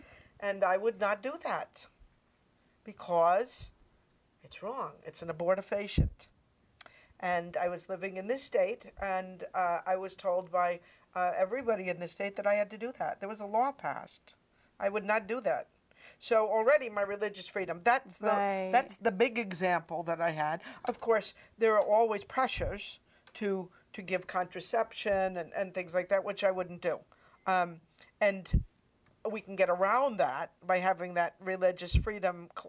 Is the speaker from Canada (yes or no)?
no; United States; So I am a Catholic first. I'm God's child. I'm an American, so I live in a country which still was founded on freedoms.